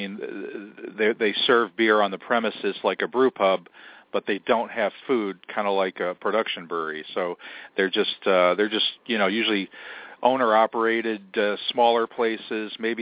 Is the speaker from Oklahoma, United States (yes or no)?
no; Kittery, Maine, United States; And then even up in York, Maine, one town up from Kittery, my hometown, there's some folks looking to open up another one of those